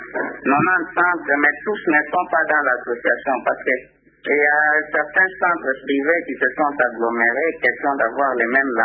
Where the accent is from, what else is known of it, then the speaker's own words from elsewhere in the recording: Republic of the Congo; Bon, nous sommes Congolais